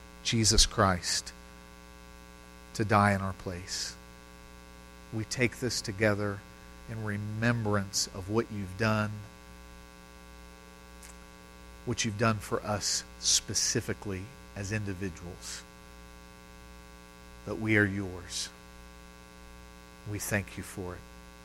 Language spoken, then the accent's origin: English; United States; I grew up in America where even the heathens could tell you about Noah and the ark.